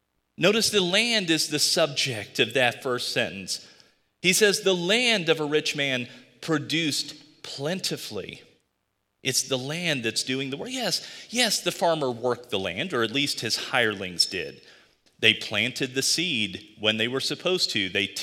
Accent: Georgia, United States; now in Michigan, United States; I'm from Georgia, okay? It is not, I know I'm in Michigan. I'm an unreconstructed Southerner in this.

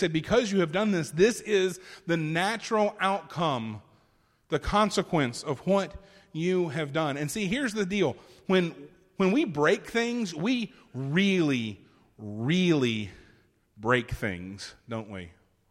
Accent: Florida, United States; I grew up on the Gulf of Mexico. I grew up in the Florida Panhandle. I literally grew up on the water.

